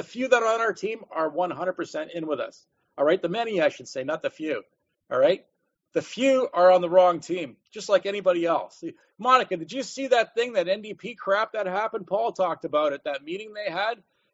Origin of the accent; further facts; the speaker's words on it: Canada; I'll get the back seat because I'm Canadian and I know what happened to our people.